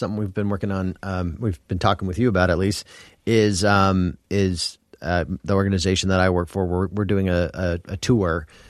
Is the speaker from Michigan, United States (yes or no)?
no; Brookings, South Dakota, United States; We're doing it in my hometown in Brookings, South Dakota.